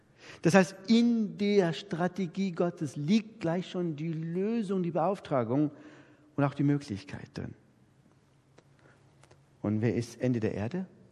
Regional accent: Northern Germany, Germany; also born or lived in Bavaria; ich bin ja eigentlich ein Türke, der eigentlich in Norddeutschland als Preuße aufgewachsen ist, ein preußischer Türke, der in Bayern gelebt hat, in der Schweiz arbeitet.

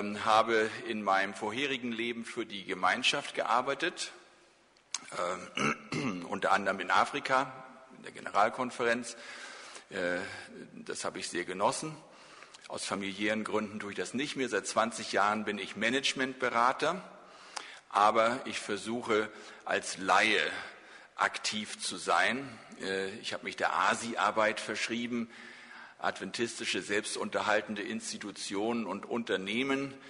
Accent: Schleswig-Holstein, Germany; also born or lived in Hamburg / Frankfurt; Ich bin gebürtiger Holsteiner.

